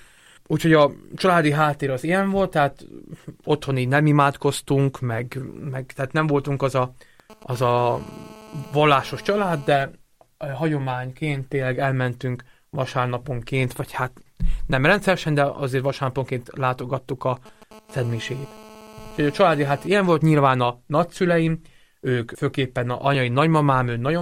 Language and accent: Hungarian; Galanta, Trnava Region, Slovakia; Felvidéki származású vagyok, felvidéki születésű vagyok, a felvidéki Galántán születtem én már 37 éve.